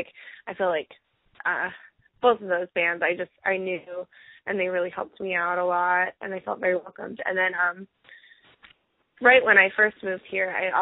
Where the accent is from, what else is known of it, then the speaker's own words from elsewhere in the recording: Colorado, United States; moved away as an adult; also born or lived in Los Angeles; now in Seattle, United States; I'm from Colorado. I grew up in Colorado. I was born in LA, but I only lived there for 2 years as a baby. And I grew up in Colorado, and I lived there until about 2 years ago when I moved to Seattle.